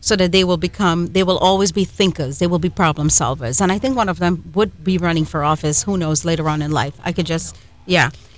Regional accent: Trinidad & Tobago; now in United States; And I'm from Trinidad and Tobago.

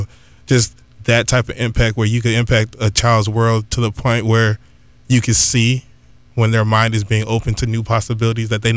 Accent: Florida, United States; Growing up in South Florida, you kind of looked at it as like a little kid center

